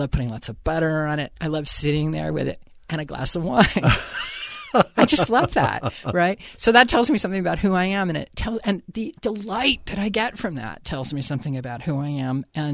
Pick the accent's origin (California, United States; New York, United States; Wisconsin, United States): California, United States; San Francisco; I'm from San Francisco, and my husband says everyone in San Francisco talks about the next meal at the meal they're eating